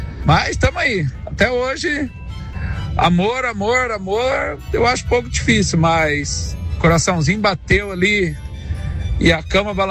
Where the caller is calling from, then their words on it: Adrianópolis, Paraná, Brazil; Sou da cidade de Adrianópolis aí.